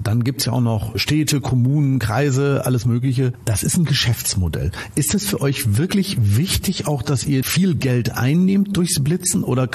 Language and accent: German; Detmold, North Rhine-Westphalia, Germany; Ich sage immer, ich komme aus Detmold. Das ist ein relativ kleines Fleckchen Erde.